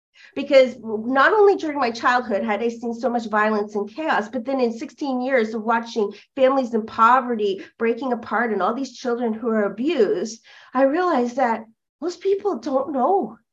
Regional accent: Canada; so I'm from Canada. You're talking, I'm in Canada right now.

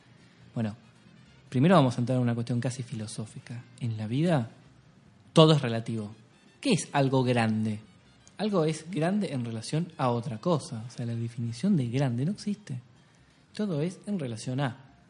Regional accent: Argentina; soy un argentino

